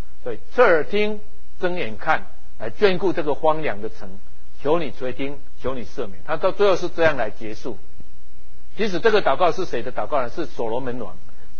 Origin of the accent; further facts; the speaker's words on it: Taiwan; 一般我们台湾人、东方人比较在意是现